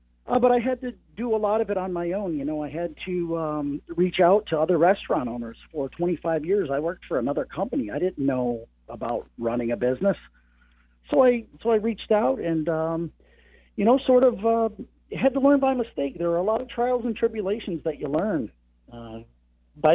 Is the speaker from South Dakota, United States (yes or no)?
no; Baldwinsville, New York, United States; so I'm a local guy right here in Central New York, born and raised in Baldwinsville.